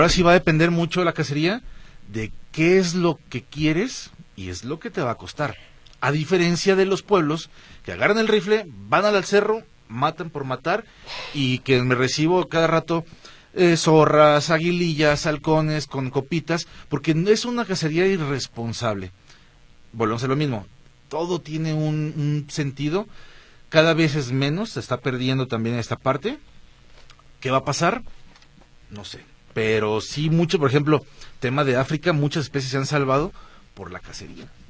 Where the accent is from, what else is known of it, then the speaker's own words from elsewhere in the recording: Mexico; Aquí lo que nos friega como mexicanos, ahora sí, es eso